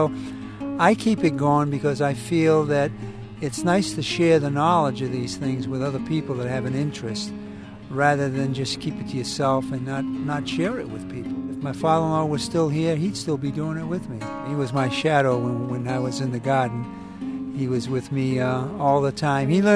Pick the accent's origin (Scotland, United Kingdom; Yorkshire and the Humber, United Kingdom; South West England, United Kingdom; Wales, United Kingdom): South West England, United Kingdom; Bristol; I was born and raised in Bristol, so I've lived here all my life.